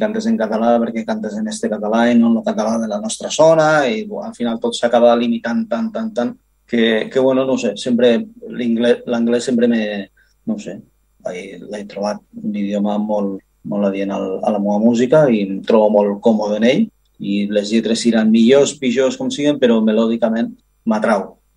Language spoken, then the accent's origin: Catalan; Catalonia, Spain; jo soc pues, de pares colombià i mare aragonesa, però nascut a Catalunya i soc català.